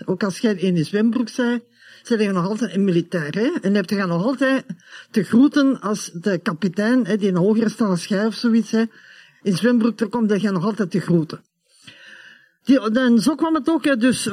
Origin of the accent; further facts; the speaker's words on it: North Rhine-Westphalia, Germany; accent: Cologne dialect; first language German; Dutch is a second language; Op dat moment was dat ideaal, dat mijn Duits mijn moedertaal was. En niet alleen Duits, ook dat Keuls dialect.